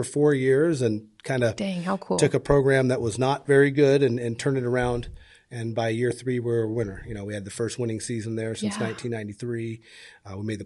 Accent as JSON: {"language": "English", "town": "Seattle", "region": "Washington", "country": "United States", "said": "I'm from Seattle, so it's like going back home."}